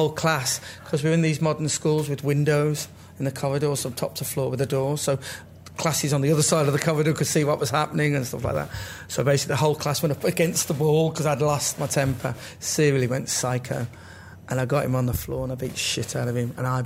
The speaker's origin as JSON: {"language": "English", "town": "Birmingham", "region": "West Midlands", "country": "United Kingdom", "tie": "born or raised there", "said": "So we moved there in the 60s. So I grew up in Birmingham."}